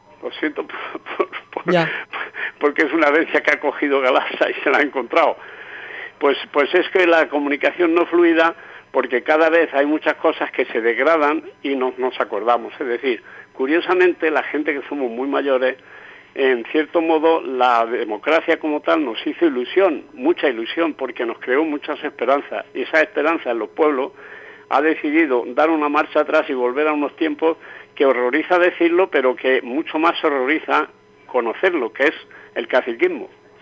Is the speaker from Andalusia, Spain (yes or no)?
yes; Mojácar, Andalusia, Spain; si lo único que quieren los partidos políticos de mi pueblo es el poder para manipular el urbanismo casualmente. ¿Por qué? ¿Por qué? ¿Dónde están las comisiones? Pues Mojácar ha sido una caza de comisiones.